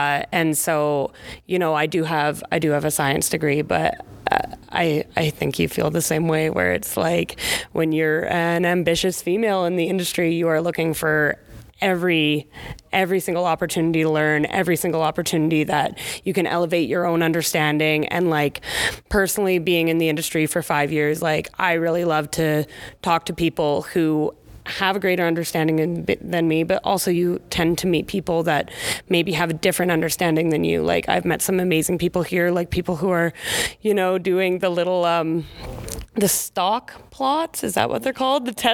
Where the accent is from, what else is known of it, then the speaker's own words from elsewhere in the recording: Calgary, Alberta, Canada; I'm from Calgary, Alberta.